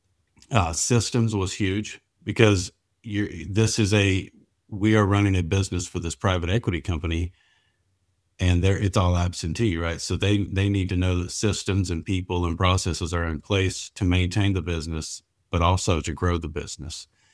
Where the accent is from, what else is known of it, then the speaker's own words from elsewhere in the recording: Florida, United States; I'm from North Florida, which is basically a lot of people consider it Georgia. It's not the beaches and palm trees as much. So, you know, I'm a country boy